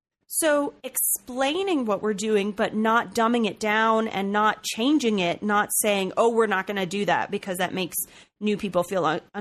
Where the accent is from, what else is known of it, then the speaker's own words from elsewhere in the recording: Texas, United States; That's just so funny to me as a Texan, because like my whole childhood, my whole life was Baptist.